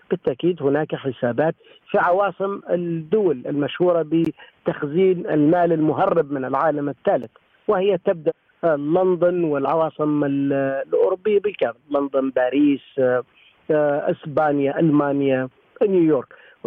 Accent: Libya; وبالدرجة الأولى لا نستطيع كليبيين أن نحمل كل العالم مشاكلنا

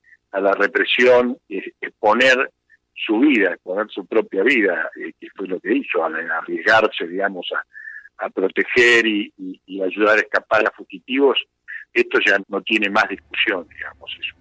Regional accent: Argentina; yo sentí como argentino que esta manía, que a veces es muy típica de los argentinos

